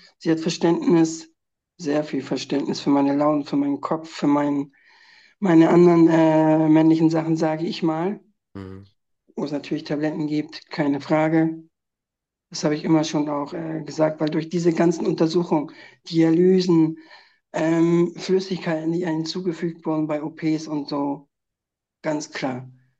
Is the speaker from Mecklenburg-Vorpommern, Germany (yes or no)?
no; Schleswig-Holstein, Germany; ganz viele Freunde aus meiner alten Heimat. Das muss man sagen, aus Dithmarschen